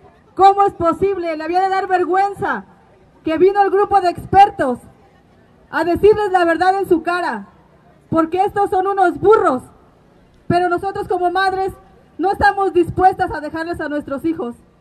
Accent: Mexico; Tenemos derecho como mexicanos a defendernos.

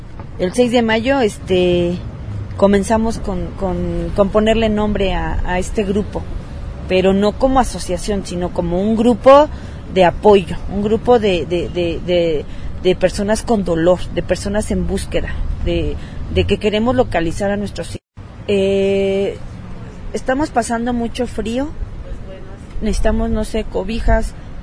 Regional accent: State of Mexico, Mexico; Yo vengo del Estado de México.

